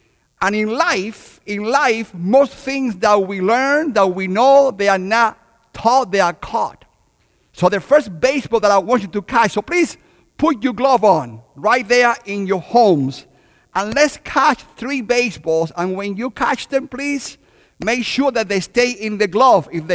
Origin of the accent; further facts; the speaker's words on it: Havana, Cuba; And in Cuba, I was born in Havana, Cuba, which is the capital of baseball, the world capital of baseball.